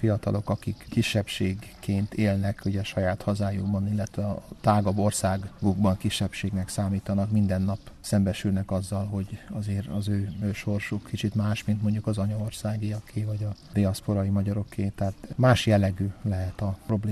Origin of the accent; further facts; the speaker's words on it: Chicago, Illinois, United States; Én Chicagóból kerültem oda